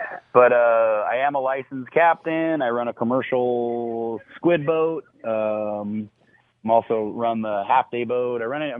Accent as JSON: {"language": "English", "town": "Las Vegas", "region": "Nevada", "country": "United States", "tie": "born or raised there", "said": "I grew up in Las Vegas, Nevada, and I know every square inch of Utah and Nevada and Arizona, fishing freshwater. That's where I come from."}